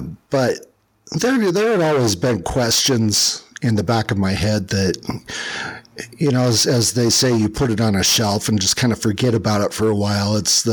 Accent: Utah, United States; I grew up in the Salt Lake Valley. I still live in Utah, just west of Salt Lake now. But I was out on the west side of the valley.

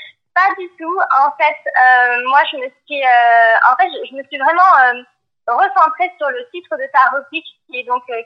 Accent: Colomiers, Occitanie, France; also born or lived in Toulouse; Depuis toute petite, en fait, je suis née sur Toulouse et j'ai toujours habité à Colomiers.

